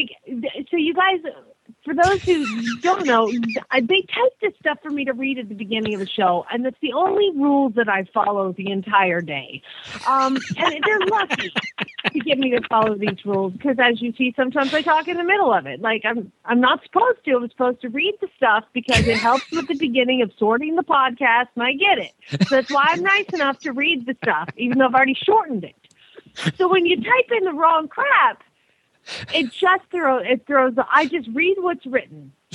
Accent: Phoenix, Arizona, United States; from Phoenix, Arizona.

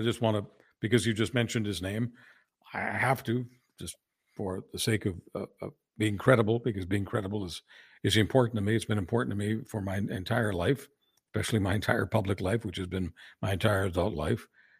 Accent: Canada; As a Canadian

